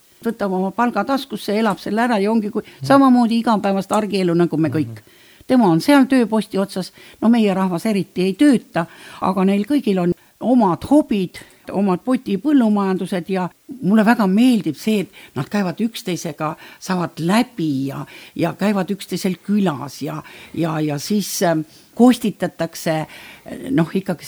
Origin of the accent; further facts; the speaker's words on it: South Estonia, Estonia; vaat mina olen Lõuna-Eestist ja seal öeldakse ka asju õige nimega